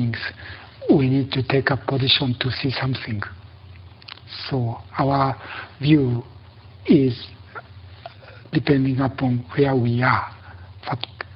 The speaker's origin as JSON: {"language": "English", "country": "Japan", "tie": "born or raised there", "said": "Because I was born in Japan and educated in Japanese society, my view is influenced by Japanese system of value."}